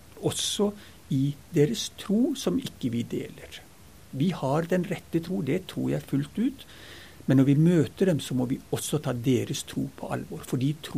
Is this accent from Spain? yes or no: no; Ethiopia; Så var det liksom oppveksten i Etiopia som gjorde at det ble sånn som det ble.